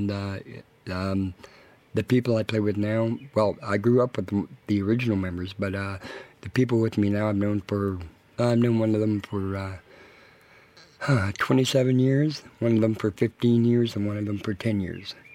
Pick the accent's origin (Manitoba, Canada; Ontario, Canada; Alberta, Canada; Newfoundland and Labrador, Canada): Alberta, Canada; Edmonton; Played with a couple other bands back in Canada, in Vancouver. I'm from Edmonton, but now I live on the coast, the north.